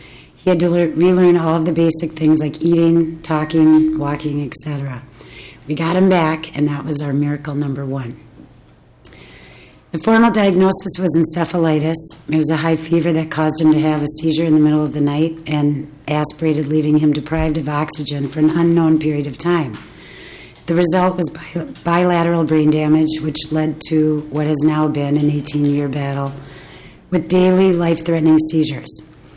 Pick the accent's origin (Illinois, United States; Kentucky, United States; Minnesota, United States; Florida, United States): Minnesota, United States; Excelsior; I'm from Excelsior, Minnesota.